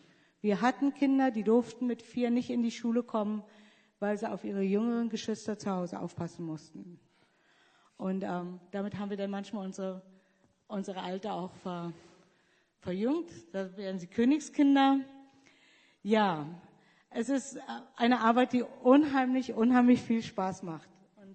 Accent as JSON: {"language": "German", "country": "Germany", "moved": "yes", "said": "Ich bin eigentlich keine richtige Deutsche mehr."}